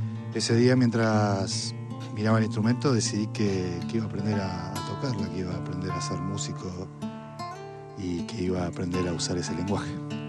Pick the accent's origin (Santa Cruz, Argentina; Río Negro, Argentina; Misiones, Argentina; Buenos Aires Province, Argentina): Río Negro, Argentina; Villa Regina; Empecé a ir a ensayos de bandas que tenía ahí en el pueblo. Yo soy de Villa Regina.